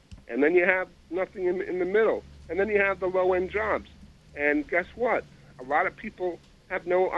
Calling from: Manhattan, New York, United States; I'm calling from Manhattan.

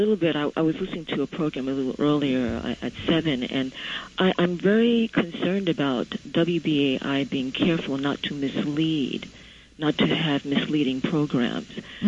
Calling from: Brooklyn, New York, United States; I'm calling from Brooklyn.

